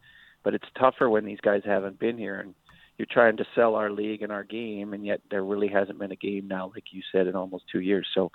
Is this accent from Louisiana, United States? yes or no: no; Montana, United States; And I'm from Montana